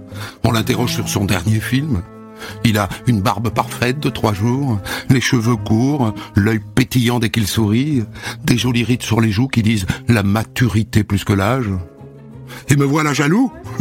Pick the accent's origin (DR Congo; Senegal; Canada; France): France; Montpellier, Occitanie; J'ai grandi à Montpellier.